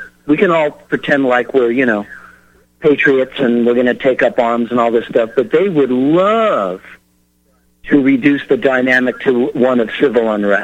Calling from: Kenwood, California, United States; I'm calling from Northern California here, in Kenwood, halfway between Napa, Sonoma County.

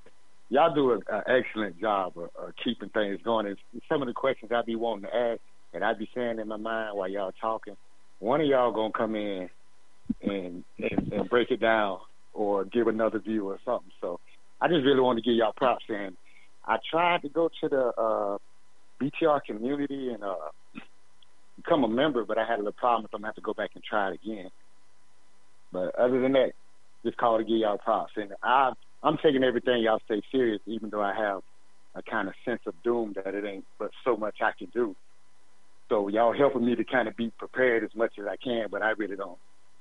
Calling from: Oakland, California, United States; I'm calling from Oakland.

